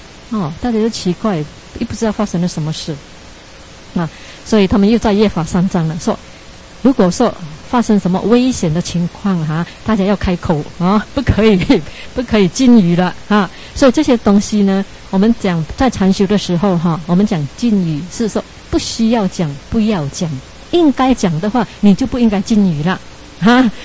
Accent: China; 我们中国人呢、啊，跟西方人呢、啊，最犯上的一个毛病就是精进力太强

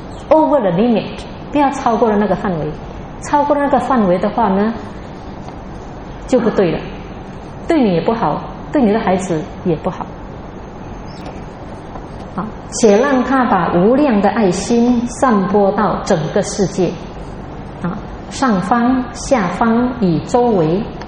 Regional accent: China; 这个家我们中国人很注重

